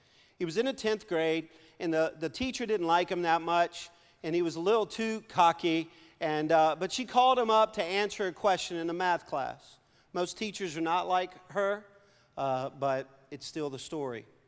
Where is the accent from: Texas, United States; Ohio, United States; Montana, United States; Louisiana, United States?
Louisiana, United States; We're loud. We're Cajun people. So everything we do is loud.